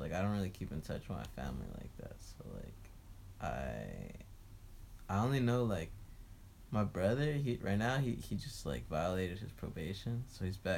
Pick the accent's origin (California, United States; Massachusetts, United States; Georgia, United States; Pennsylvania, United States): California, United States; Covina; I'm from Covina, California. Okay. It's like 30 minutes from LA.